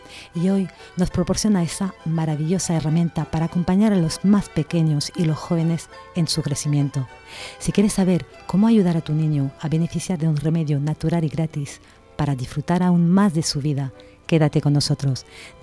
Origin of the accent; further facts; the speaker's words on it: Paris, Île-de-France, France; Spanish is a second language; De París, yo soy de París.